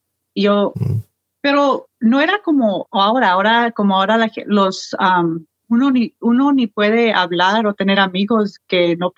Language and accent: Spanish; California, United States; yo nací aquí en California. Yo soy primera generación nacida aquí. Mi mamá vino aquí legalmente con mayoría de su familia. Y yo nací en California, me crié aquí.